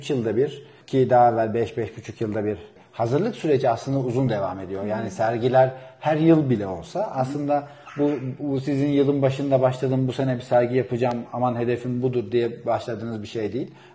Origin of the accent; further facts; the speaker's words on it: Artvin, Turkey; Şimdi bunların hepsini ben Artvinliyim. Ve çay bahçelerimiz var. Ve çocukluğumda çay toplayarak ve anneme yardım ederek büyüdüm.